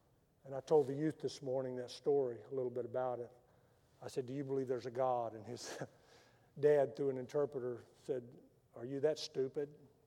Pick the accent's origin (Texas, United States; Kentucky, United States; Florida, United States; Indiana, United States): Texas, United States; Well, I'm from Texas, okay?